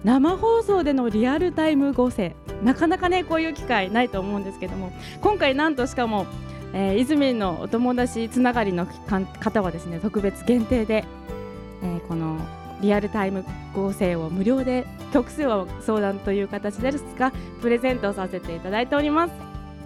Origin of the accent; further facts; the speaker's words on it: Miyazaki, Japan; born there; 私が南国の宮崎生まれというところから